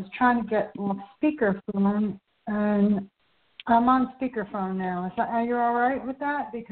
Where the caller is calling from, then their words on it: Florida, United States; I'm calling from Florida.